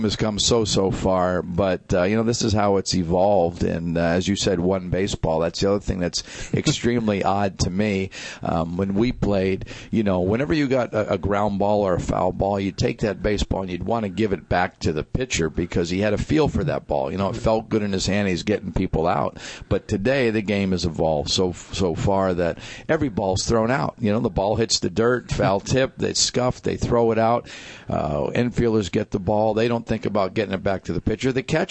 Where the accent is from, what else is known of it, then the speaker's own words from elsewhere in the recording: Connecticut, United States; You know, I grew up in Connecticut, and to be in upstate New York this time of year